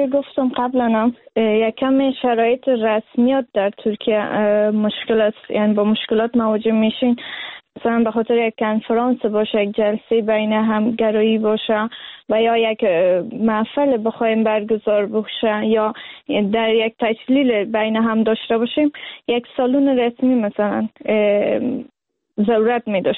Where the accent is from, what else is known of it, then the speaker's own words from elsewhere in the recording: Afghanistan; از لحاظ فرهنگی که در افغانستان ما بزرگ شدیم